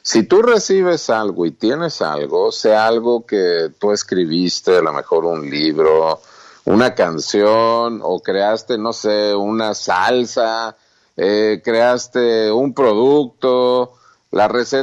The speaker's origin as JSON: {"language": "Spanish", "country": "Mexico", "said": "Digo taquería porque pues yo soy mexicano."}